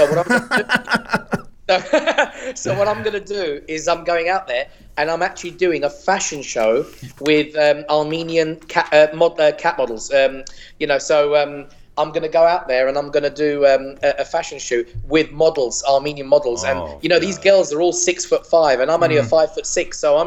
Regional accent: England, United Kingdom; I was born and raised in England, and I've lived in England all my life.

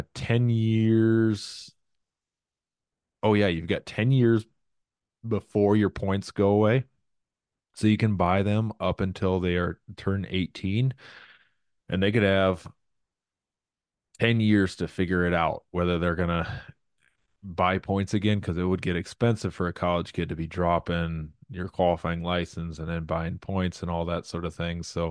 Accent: South Dakota, United States; South Dakota, yeah, it's my home state, so I'm going to be taking people, taking my boys.

